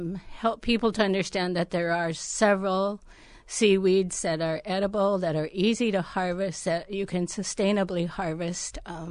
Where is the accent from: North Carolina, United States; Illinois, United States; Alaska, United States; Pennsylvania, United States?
Alaska, United States; Ketchikan; Yes, I'm from Ketchikan, born and raised here.